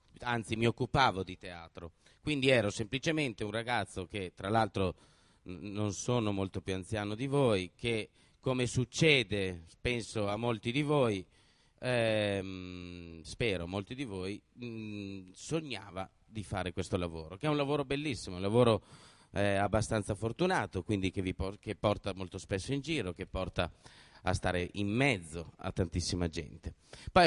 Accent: Milan, Lombardy, Italy; avrete capito dal mio accento che non sono proprio siciliano, no? Io vengo da Milano, dalla Lombardia.

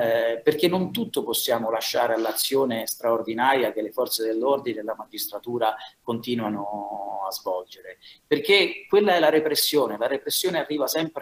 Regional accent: Sicily, Italy; un bambino del mio paese, in mezzo alla provincia di Caltanissetta

